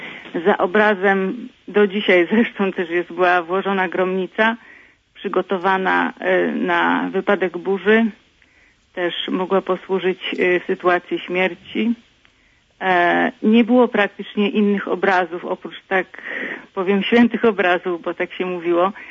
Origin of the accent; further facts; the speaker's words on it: Subcarpathian Voivodeship, Poland; dzwonię ze Śląska, pochodzę z Podkarpacia.